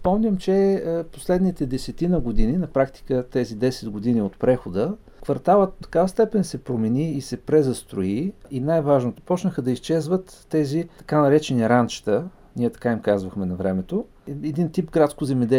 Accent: Plovdiv, Plovdiv Province, Bulgaria; Моя род, последните няколко поколения, е притежавал къща в Стария град. Това е едно традиционно градско място в центъра на града. По ред причини, аз съм се родил в един от панелните квартали на града, много известен, даван за пример, ЖК Тракия.

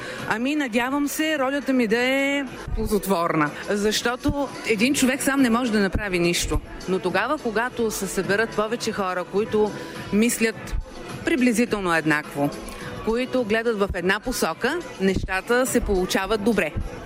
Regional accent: Pazardzhik, Pazardzhik Province, Bulgaria; now in Reus, Spain; Аз съм от Пазарджик, но живея от 18 години в Реус. В Каталуния Реус е един прекрасен град, родното място на Антони Гауди и Корнет.

